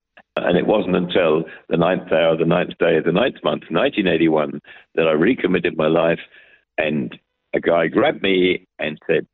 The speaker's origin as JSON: {"language": "English", "region": "London", "country": "United Kingdom", "tie": "born or raised there", "said": "Yes, I was born in London, southeast of London, in 1939 at the beginning of the war."}